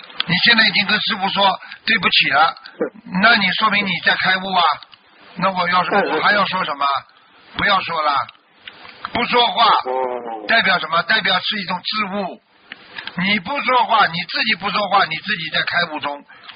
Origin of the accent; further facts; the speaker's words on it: China; moved away; 当时我们小的时候在中国看的这个电影嘛